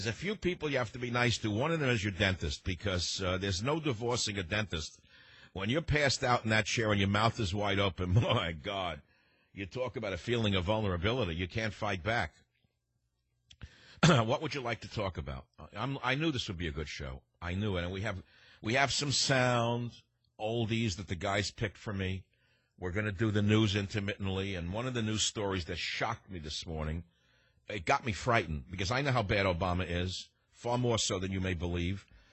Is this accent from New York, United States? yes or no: yes; Bronx, New York, United States; born there; I mean, I was born in the Bronx. I don't know what tribe that would be unless it's the Bronx Indians.